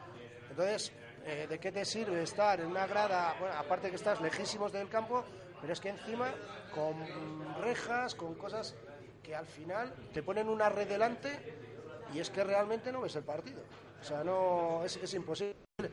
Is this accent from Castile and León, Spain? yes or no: yes; Villanubla, Castile and León, Spain; aquí prácticamente todos somos de Villanubla, o que tus padres son de Villanubla, o tienes algo de relación con el pueblo